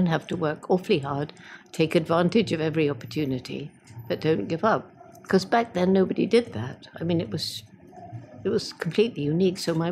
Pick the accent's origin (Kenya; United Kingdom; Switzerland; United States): United Kingdom; England; moved away; I was just out from England, and I was a girl.